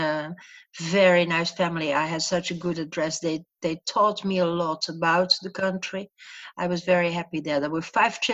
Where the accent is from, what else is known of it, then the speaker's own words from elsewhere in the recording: Breda, North Brabant, Netherlands; I grew up in Breda, yeah.